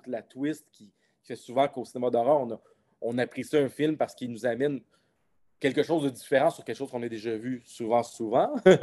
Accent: Quebec, Canada; Quand j'étais petit, moi, je viens du nord du Québec, l'Abitibi

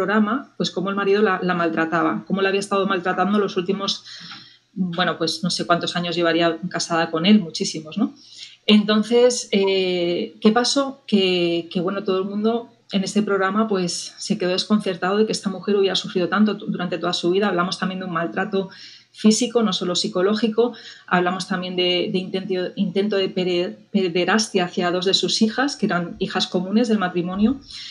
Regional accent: Spain; año es que se han empezado a contabilizar las mujeres que son asesinadas por violencia de género en mi país

